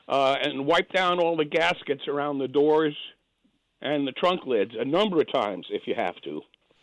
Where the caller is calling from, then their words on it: Brattleboro, Vermont, United States; I'm calling from Brattleboro